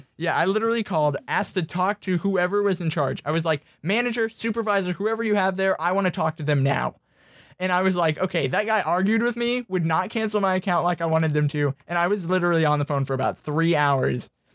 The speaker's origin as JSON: {"language": "English", "region": "Indiana", "country": "United States", "said": "And I was like, you know, I'm from Indiana, so I could go up to, like, Chicago. I could go over to Cincinnati, Ohio"}